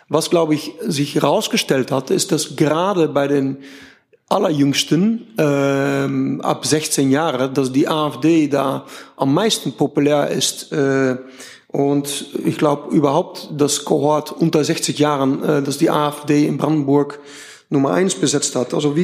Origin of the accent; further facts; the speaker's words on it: Netherlands; Ich komme aus den Niederlanden.